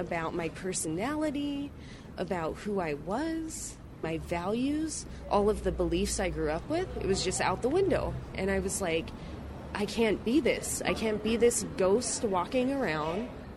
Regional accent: Haleiwa, Hawaii, United States; And so I grew up surfing at Haleiwa Beach Park, surfing and sports and all types of things.

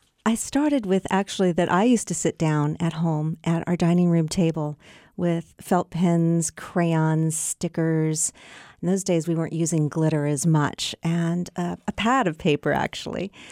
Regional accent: Chico, California, United States; because My Hometown Chico is the title of two of my other books. And I'm local, born and raised here. I love the history of Chico.

